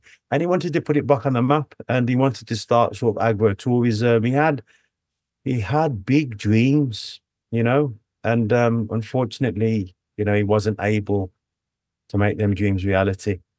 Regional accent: Birmingham, West Midlands, United Kingdom; born there; also born or lived in Cyprus; I was born in Birmingham, but my heart was definitely born in Cyprus.

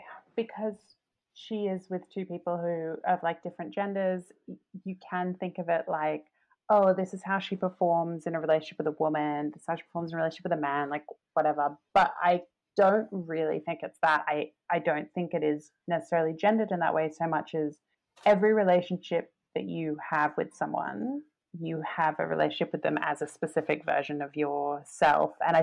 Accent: Australia; now in United Kingdom; there is something unique about the experience as an Australian of like dating British people.

